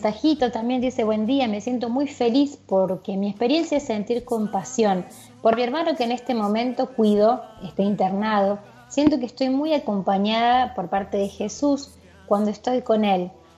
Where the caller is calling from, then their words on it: San Juan, Argentina; de San Juan y pido oración por mi hermano